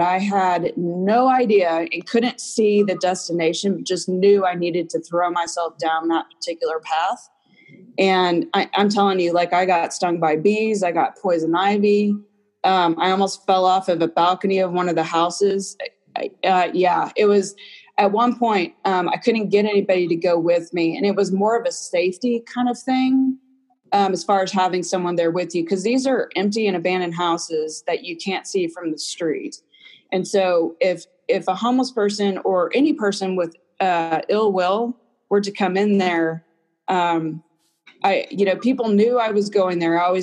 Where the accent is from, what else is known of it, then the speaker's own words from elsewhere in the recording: Texas, United States; I was born and raised in Texas. I started out my career there as a police officer.